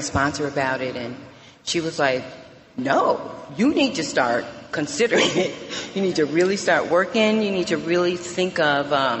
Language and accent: English; Albany, New York, United States; now in Charlotte, United States; I'm from Albany, New York. I actually just moved to Charlotte, and I love Charlotte. Just moved to Charlotte, North Carolina, but I drank and used in Albany, New York, and I got sober in Albany, New York.